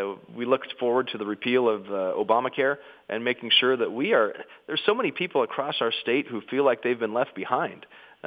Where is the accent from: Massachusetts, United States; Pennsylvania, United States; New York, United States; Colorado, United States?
Colorado, United States; You know, Don Brown is from my hometown, has done a heck of a good job in Colorado as Secretary of Agriculture.